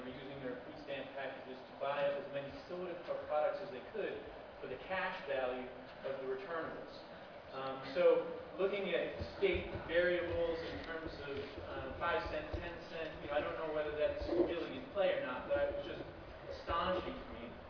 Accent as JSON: {"language": "English", "region": "Michigan", "country": "United States", "said": "I'm from Michigan, and I was astonished in my grocery store parking lot"}